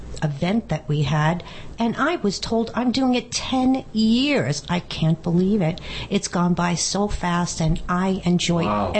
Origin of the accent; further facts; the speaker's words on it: Shrewsbury, Massachusetts, United States; I am from Shrewsbury, Massachusetts.